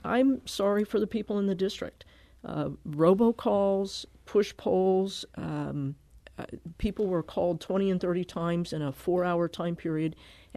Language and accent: English; Connecticut, United States; I grew up in Connecticut. I went to school in Milwaukee to Marquette University.